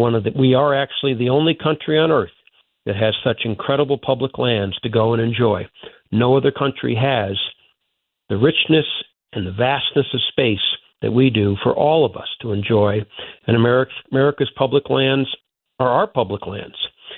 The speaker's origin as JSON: {"language": "English", "town": "Chicago", "region": "Illinois", "country": "United States", "tie": "born or raised there", "said": "Growing up in the Chicago area, you didn't hear the sound of a coyote howl."}